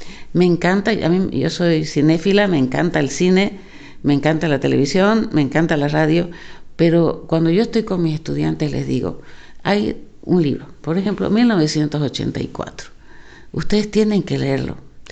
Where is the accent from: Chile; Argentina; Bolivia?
Bolivia; cuando yo era pequeña, en los años 60, yo nací en 1960, en Bolivia solo teníamos radio y lo demás era lectura.